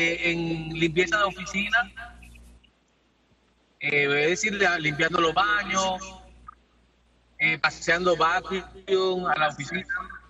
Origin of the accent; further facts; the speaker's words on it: Baracoa, Guantánamo, Cuba; Sí, soy de Baracoa, Guantánamo.